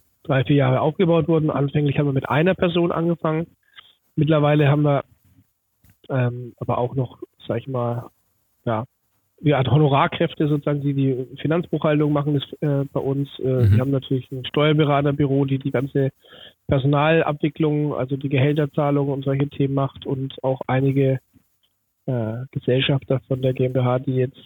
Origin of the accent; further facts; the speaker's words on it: Schwabach, Bavaria, Germany; born there; Nein, geboren bin ich in Schwabach bei Mittelfranken